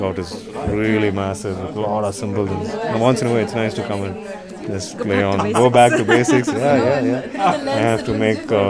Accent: Bangalore, Karnataka, India; we were born and brought up in Bangalore. And so the schools we studied in were like, you know, convent schools. And so we pretty much think in English.

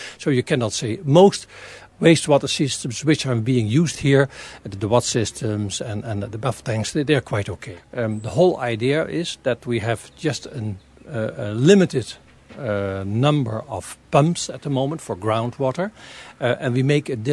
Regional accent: Netherlands; moved away as an adult; now in Arreville; I come from the Netherlands, Holland. I left Holland 1.5 years ago, and then I became newcomer here in Arreville, and just 2 months ago I became Arrevillian

